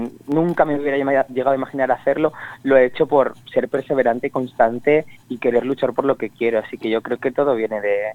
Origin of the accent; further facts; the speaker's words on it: Barcelona, Catalonia, Spain; now in Australia; Yo soy de Barcelona, nacido, crecido y toda mi vida allí, excepto ahora que estoy aquí en Australia. Pero bueno, sí que es verdad que mis padres son de origen asiático, mi madre es filipina y mi padre de Pakistán